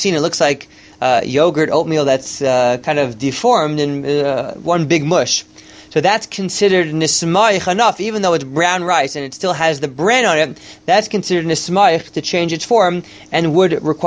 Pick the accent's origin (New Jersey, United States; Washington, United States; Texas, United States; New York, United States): New Jersey, United States; Teaneck; So I remember growing up in Teaneck